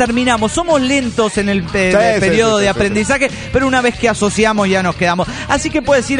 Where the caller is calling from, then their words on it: Cádiz, Andalusia, Spain; de Cádiz, España.